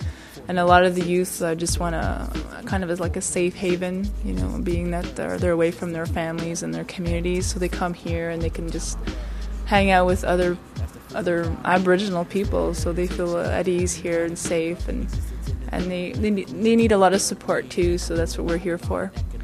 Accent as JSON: {"language": "English", "town": "Val-d'Or", "region": "Quebec", "country": "Canada", "tie": "born or raised there", "said": "I'm from Val d'Or originally, but my mother's from Mistissini. I've been living in the city for about 5 years, but I've spent most of my younger years in Val d'Or."}